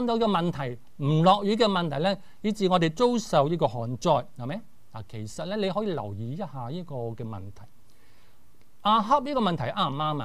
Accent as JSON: {"language": "Cantonese", "country": "Hong Kong", "said": "香港我哋从香港嚟嘅"}